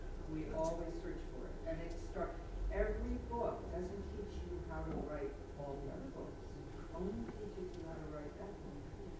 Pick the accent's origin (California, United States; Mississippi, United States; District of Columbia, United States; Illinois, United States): District of Columbia, United States; Washington; Well, my family … I'm writing about growing up in Cold War Washington